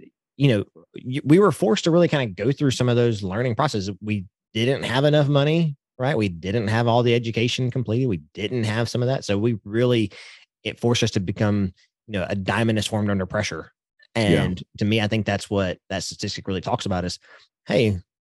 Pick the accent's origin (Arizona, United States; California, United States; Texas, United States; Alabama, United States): Texas, United States; I'm from Podunk, East Texas, and that's what we do, right?